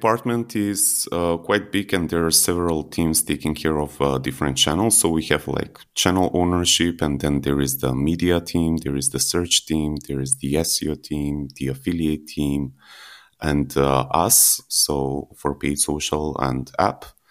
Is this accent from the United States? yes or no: no; North Macedonia; now in Germany; I'm coming from Macedonia … living in Germany for over 5 years.